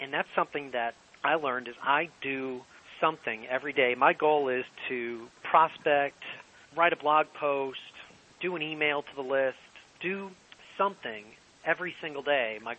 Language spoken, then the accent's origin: English; Ireland; If I'm Irish, you're either going to be a priest or a bartender, and there's an argument that they're one and the same.